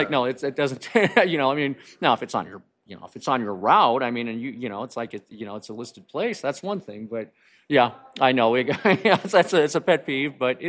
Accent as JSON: {"language": "English", "region": "California", "country": "United States", "said": "I am from California. I graduated from high school in 87."}